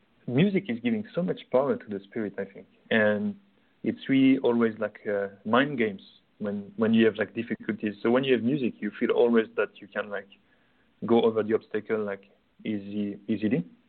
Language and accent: English; France; English is a second language; moved away as an adult; now in Sydney, Australia; I'm originally from France, and I'm coming from the countryside, and it's much more slow.